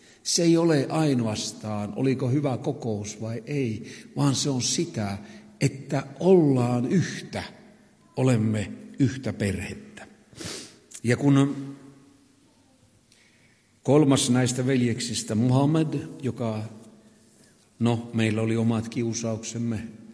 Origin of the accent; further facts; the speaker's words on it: Savo, Finland; Ei varmastikaan täällä päin, mutta meillä Savossa niitä on